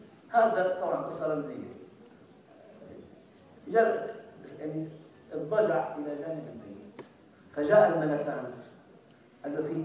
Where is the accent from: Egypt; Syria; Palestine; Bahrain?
Syria; عندنا في الشام